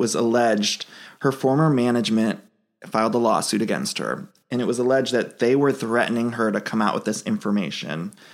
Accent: Cleveland, Ohio, United States; I think they're in Cleveland right now, and I'm from Cleveland. And I keep thinking, should I fly home?

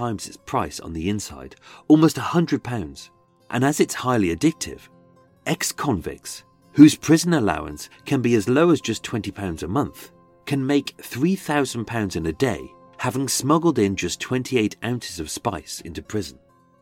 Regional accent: Birmingham, West Midlands, United Kingdom; accent: Brummie; This week, even though William was an American, I shall perform this in my birth accent. As being a Brummie, I used to sound like Benny from Crossroads.

